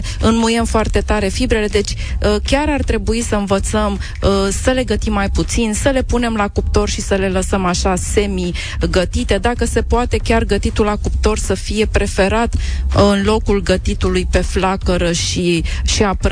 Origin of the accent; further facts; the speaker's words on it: Câmpina, Prahova, Romania; Ah, și eu sunt din Câmpina. Suntem aproape.